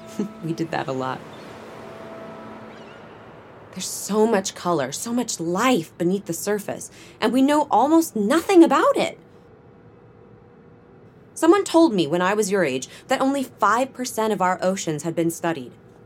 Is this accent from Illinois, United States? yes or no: yes; Chicago, Illinois, United States; I grew up in Chicago. We had snow when I was a kid.